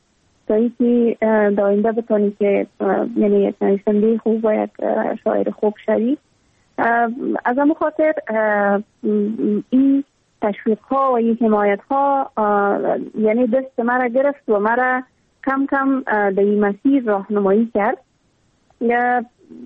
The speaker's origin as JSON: {"language": "Persian", "country": "Afghanistan", "tie": "born or raised there", "said": "ما هم مثل میلیون‌ها دختر دیگه در دامن جنگ بزرگ شدیم و در همون سیاه‌ترین سالایی که در تمام ولایت افغانستان در روزهای مکتب برای دخترها بسته بود"}